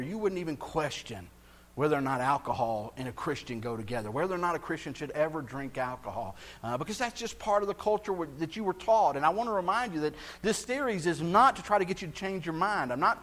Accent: Texas, United States; You know, I grew up in South Texas, and the belt buckle of the Bible Belt and a strongly, very conservative Baptist church.

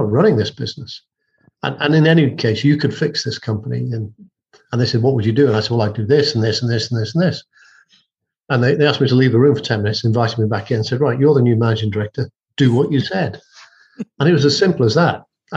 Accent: Wales, United Kingdom; I grew up in North Wales and I was climbing mountains from the age of 12, probably.

